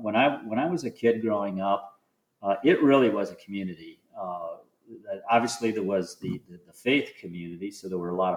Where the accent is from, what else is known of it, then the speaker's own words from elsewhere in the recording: Detroit, Michigan, United States; And I do want to say that growing up in Detroit